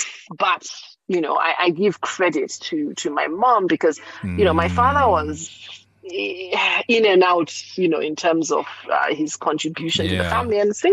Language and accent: English; Zimbabwe; growing up in Zim, and I realized that we lived in what was a utopia.